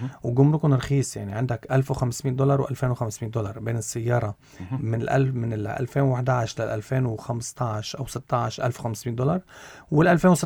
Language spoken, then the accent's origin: Arabic; Lebanon; نحن كلبنانيه